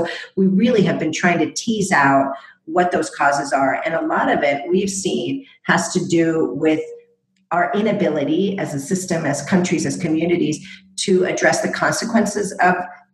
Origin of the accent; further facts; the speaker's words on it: El Salvador; I'm from El Salvador originally